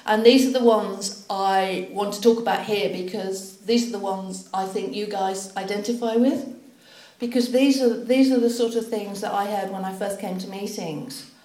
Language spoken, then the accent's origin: English; Liverpool, North West England, United Kingdom; now in London, United Kingdom; I grew up in Liverpool and came to London in 1980 with my husband, my three-month-old son, and I was also pregnant with my second son.